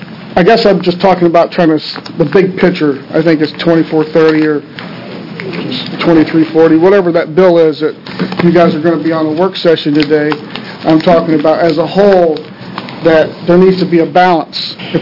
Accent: Salem, Oregon, United States; I'm from Salem here.

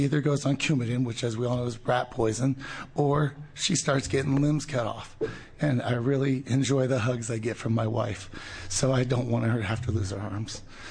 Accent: Oregon, United States; I'm here from Southern Oregon. I'm one of the members of Right to Grow Southern Oregon.

